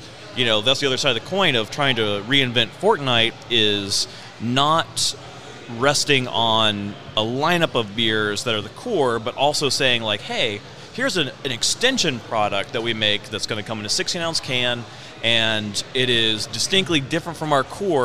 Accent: Greensboro, North Carolina, United States; now I was also from Greensboro, so people pretty much went to, you know, the Red Oak Brew Pub

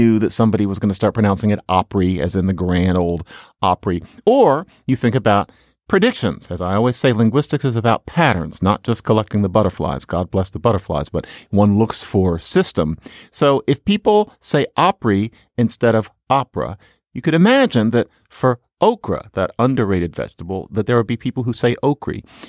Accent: Philadelphia, Pennsylvania, United States; Growing up in Philadelphia in the 70s, I remember boogie was what we said for booger.

